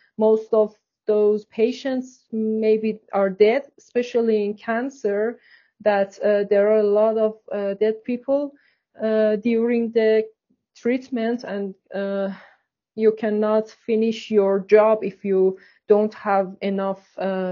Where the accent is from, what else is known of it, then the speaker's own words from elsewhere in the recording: Iran; English is a second language; I'm from Iran, but I would like to continue my education in another country.